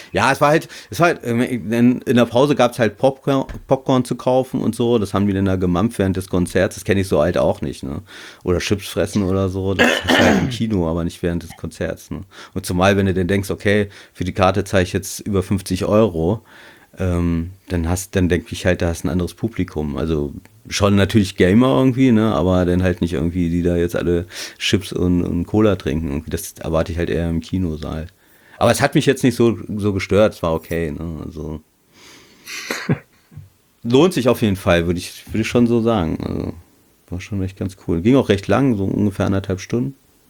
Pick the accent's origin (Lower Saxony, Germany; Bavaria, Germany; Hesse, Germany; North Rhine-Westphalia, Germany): Lower Saxony, Germany; Berlin ist bei mir ja auch nicht um die Ecke, ich komme ja aus Niedersachsen